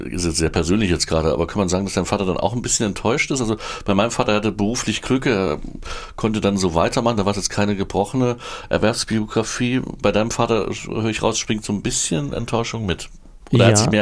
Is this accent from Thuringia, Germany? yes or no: yes; Thuringia, Germany; Ich bin in Thüringen aufgewachsen